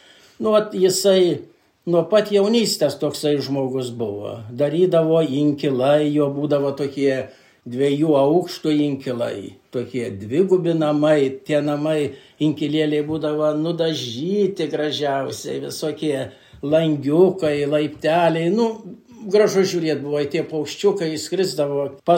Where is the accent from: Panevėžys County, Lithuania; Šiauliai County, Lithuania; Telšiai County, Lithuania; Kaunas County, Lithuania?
Šiauliai County, Lithuania; Vėkvedžiai; Mano vaikystė, jaunystė prasidėjo kaime, gimiau Šiaulių rajone, Vėkvedžių kaime. Praleidau, kaip sakyti, vaikystę, augau, džiaugiausi viskuo, ką turėjom. Lankiau Jonelaičių pradinę mokyklą, paskui aštuonmetę mokyklą